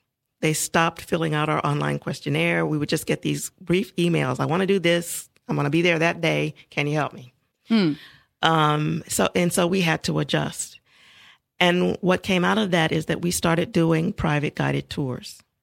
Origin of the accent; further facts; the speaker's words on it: Houston, Texas, United States; moved away as an adult; now in Paris, France; So I'm originally from Houston, Texas. I am an African-American woman. I moved to Paris in 1992 to work for a drug company